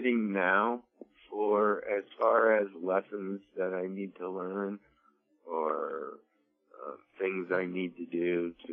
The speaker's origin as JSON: {"language": "English", "country": "United States", "said": "My nationality is I'm Cherokee and Choctaw. So I'm Native American."}